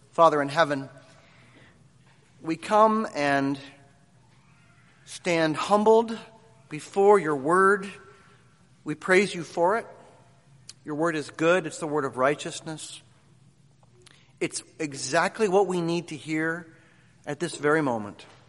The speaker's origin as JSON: {"language": "English", "region": "Midwest", "country": "United States", "tie": "born or raised there", "said": "One warning I learned not to ignore growing up in the Midwest was the tornado siren."}